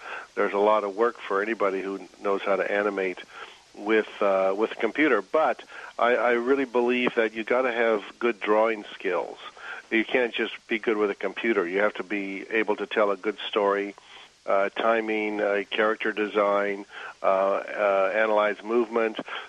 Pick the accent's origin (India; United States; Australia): United States; Oregon; now in New York, United States; I'm from Oregon originally. I live in New York now, actually.